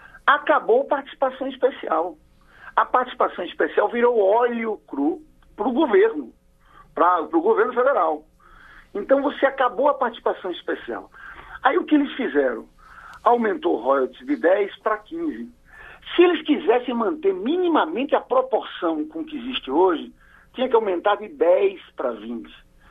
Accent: Paraíba, Brazil; Eu sou paraibano e fui eleito senador pelo Rio.

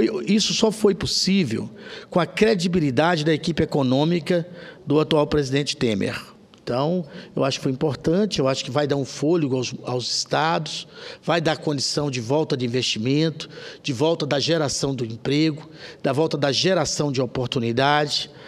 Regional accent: Corumbá de Goiás, Goiás, Brazil; born there; now in Brasília, Brazil; Eu sou senador pelo Distrito Federal, mas sou goiano de nascimento, de Corumbá e Goiás.

